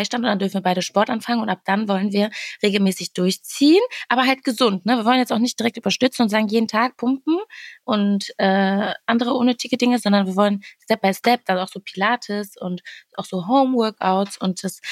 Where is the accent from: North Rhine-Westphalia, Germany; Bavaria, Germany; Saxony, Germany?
North Rhine-Westphalia, Germany; Wattenscheid; Ich ziehe nach Wattenscheid zurück. Ich ziehe dahin zurück, wo ich herkomme.